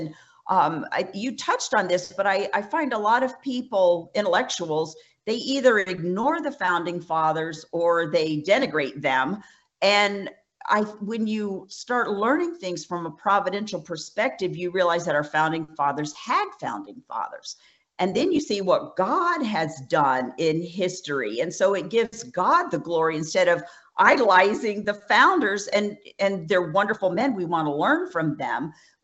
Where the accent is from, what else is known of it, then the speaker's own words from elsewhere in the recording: New York, United States; when I grew up in New York, how you, you know, you'd see people walk on the ice